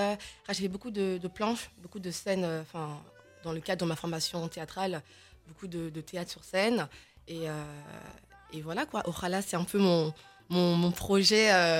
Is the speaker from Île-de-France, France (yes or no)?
yes; Saint-Denis, Île-de-France, France; born there; Je suis née à Saint-Denis, en Seine-Saint-Denis.